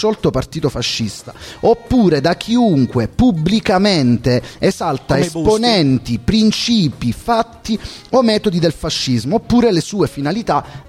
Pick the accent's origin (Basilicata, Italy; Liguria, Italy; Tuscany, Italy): Basilicata, Italy; Non so, forse molti sanno che io sono lucano.